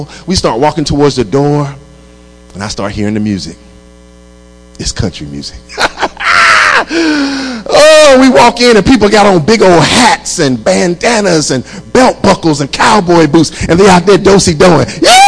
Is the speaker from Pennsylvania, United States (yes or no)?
no; North Carolina, United States; And I'm from North Carolina. In North Carolina, when it snows, they shut everything down.